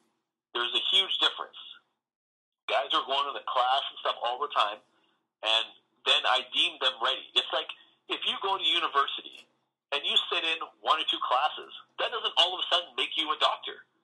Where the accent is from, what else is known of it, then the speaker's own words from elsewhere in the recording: Manitoba, Canada; being that, you know, we're from Manitoba